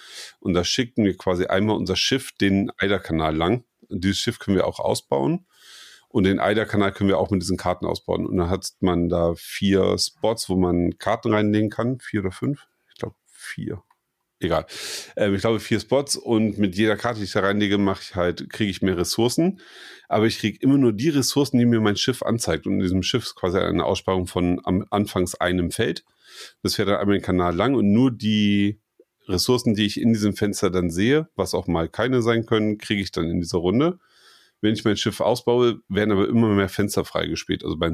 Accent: Kiel, Schleswig-Holstein, Germany; es spielt in Kiel, meine Heimatstadt.

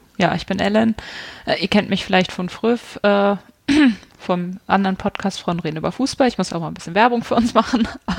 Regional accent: Hanover, Lower Saxony, Germany; ich komme aus Hannover

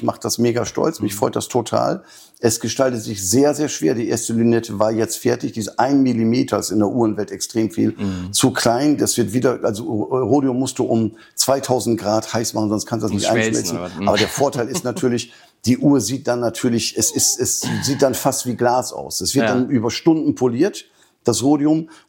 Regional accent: Germany; Aber dann haben wir gesagt, okay, ich bin Deutscher.

